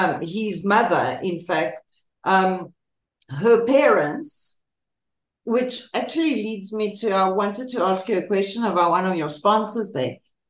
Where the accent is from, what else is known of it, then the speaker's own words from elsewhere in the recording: Trieste, Friuli-Venezia Giulia, Italy; I come from Viale 20 Settembre, which is one of the streets in the center.